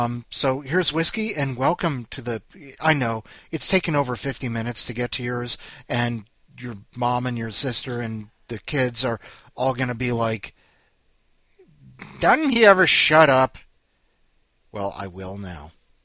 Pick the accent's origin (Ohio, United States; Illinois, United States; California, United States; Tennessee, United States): Illinois, United States; Chicago; I was raised in Chicago, so the Sears Tower and the John Hancock Building and all of that, we leveled them day after day.